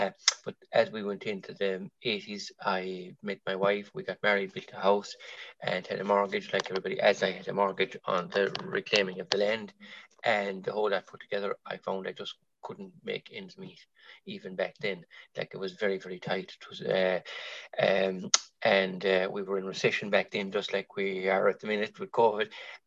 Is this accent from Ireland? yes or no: yes; Ireland; I grew up in the Ireland that was totally undeveloped in the 60s, and I left school in the 70s, and I was an only son, so I went into farming, and it was a small farm.